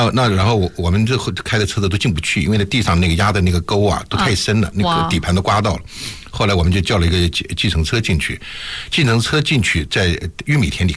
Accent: Taiwan; now in United States; 我们那个时候是小时候在台湾填资料，我们就填辽北省梨树县。后来我来了美国以后才发觉到这个辽北没了才叫东北变成三省了，变成吉林省了。所以我们现在就填资料就填这吉林省梨树县

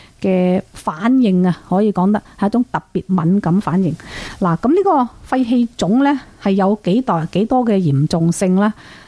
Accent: China; 尤其是我哋中国人咧，啊食烟系好普遍啦

